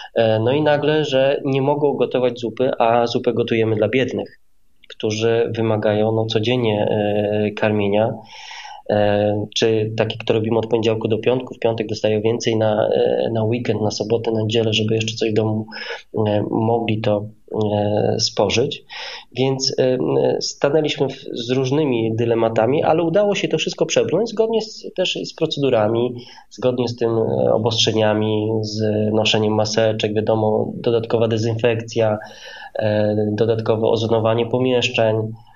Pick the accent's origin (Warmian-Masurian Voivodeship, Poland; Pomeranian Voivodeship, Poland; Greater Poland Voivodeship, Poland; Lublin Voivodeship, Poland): Lublin Voivodeship, Poland; Janów Podlaski; Ja sam osobiście pochodzę z Janowa Podlaskiego, więc to ta część nasza lubelska.